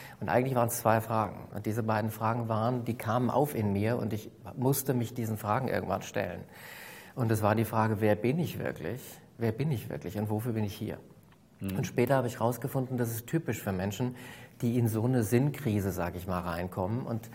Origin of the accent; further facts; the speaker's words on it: Hofheim, Hesse, Germany; Ich bin aus Hofheim, das heißt, das ist zwischen Frankfurt und Wiesbaden, Rhein-Main-Gebiet.